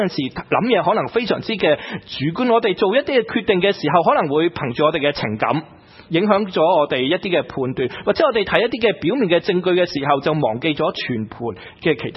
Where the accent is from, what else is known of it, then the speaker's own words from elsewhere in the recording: United States; 这个世界觉得我们美国人是骄傲的，傲慢的。